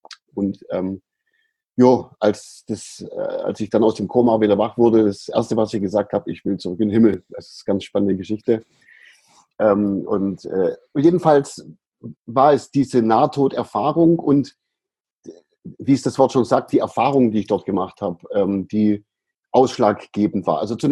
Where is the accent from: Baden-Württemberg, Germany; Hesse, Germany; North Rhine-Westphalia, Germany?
Baden-Württemberg, Germany; Aidlingen; also born or lived in Sindelfingen; dann sind meine Eltern in den Ort gezogen, der sich Eidlingen nennt. Das ist in der Gegend auch. Und dort habe ich meine Kindheit verbracht